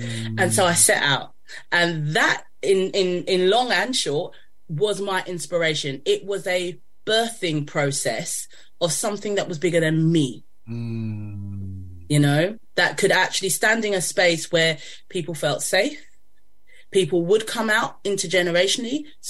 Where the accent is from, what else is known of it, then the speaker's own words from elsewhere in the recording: United Kingdom; I'm black, I'm British, but I'm also of a Caribbean upbringing.